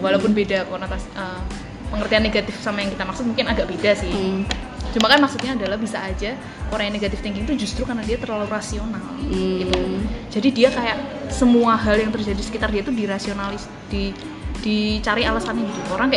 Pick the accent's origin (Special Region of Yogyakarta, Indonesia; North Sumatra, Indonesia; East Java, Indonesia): Special Region of Yogyakarta, Indonesia; Yogyakarta; Aku bukan orang Jawa soalnya, aku orang Jogja medok.